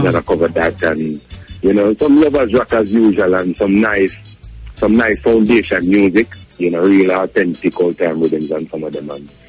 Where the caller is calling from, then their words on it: Jamaica; just call it to let you know that I'm listening from Jamaica and giving an interview.